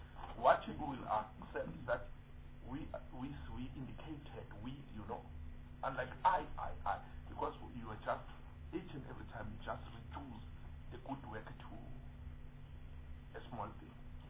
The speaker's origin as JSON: {"language": "English", "region": "Mpumalanga", "country": "South Africa", "said": "I'm from Mpumalanga. Mpumalanga is the richest province. It's having a lot of mines, including the dams"}